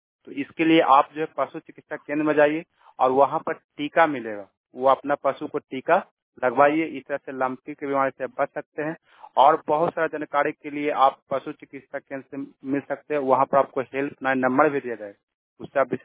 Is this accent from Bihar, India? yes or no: yes; Nagarnausa, Bihar, India; और मैं नगर नौसा का निवासी हूँ और जीविका का कैडर।